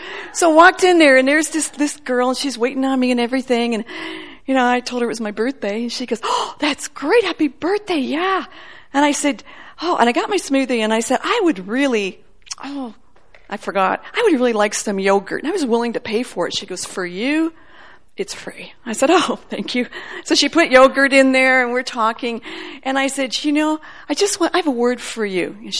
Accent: Illinois, United States; I was able to go back to my hometown when I grew up as a little girl in a suburb outside of Chicago this past week

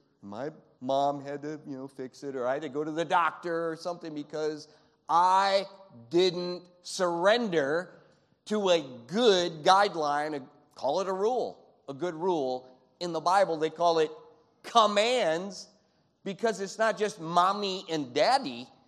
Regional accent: Michigan, United States; And you should say, yes. I came from Michigan.

